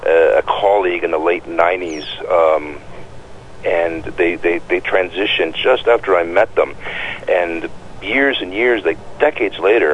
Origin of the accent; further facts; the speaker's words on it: Oshawa, Ontario, Canada; I come from South Oshawa. I was raised in a binary, a very homophobic binary back in the day.